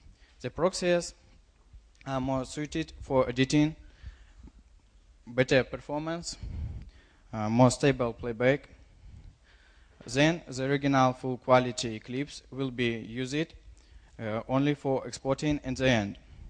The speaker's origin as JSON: {"language": "English", "country": "Belarus", "said": "I'm from Belarus."}